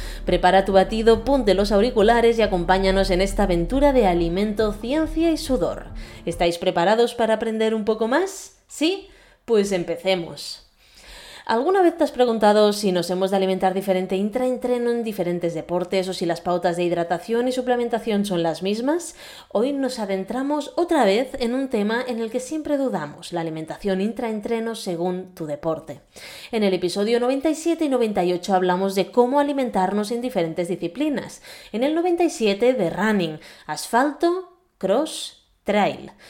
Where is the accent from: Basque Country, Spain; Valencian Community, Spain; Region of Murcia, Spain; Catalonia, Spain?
Catalonia, Spain; Calafell; Calafell, mi pueblo natal.